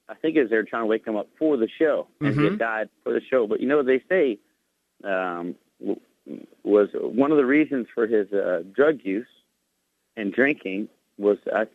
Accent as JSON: {"language": "English", "region": "New York", "country": "United States", "said": "Yeah, and I'm from the Catskill Mountains"}